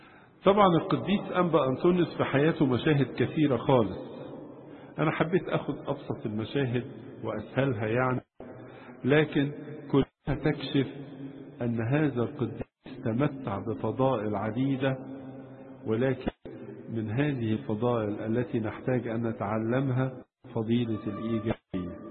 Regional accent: Egypt; لينا كمصريين مش كمسيحيين، كمصريين

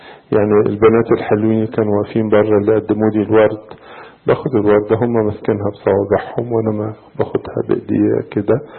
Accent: Egypt; مدينة كبيرة زي مدينة اسكندرية كده عندنا في مصر

